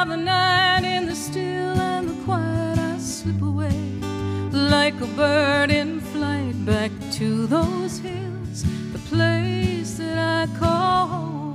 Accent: Wheeling, West Virginia, United States; And we grew up in Wheeling, West Virginia, and a lot of jokes made about West Virginia.

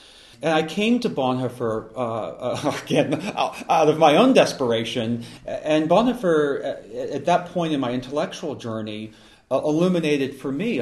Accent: Laurel, Mississippi, United States; I grew up in the Deep South and came of age in a town called Laurel, Mississippi

